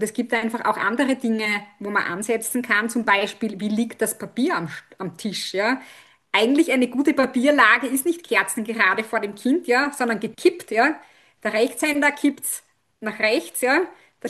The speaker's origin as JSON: {"language": "German", "country": "Austria", "said": "In der zweiten Klasse wird bei uns in Österreich mit der Schreibschrift meistens begonnen."}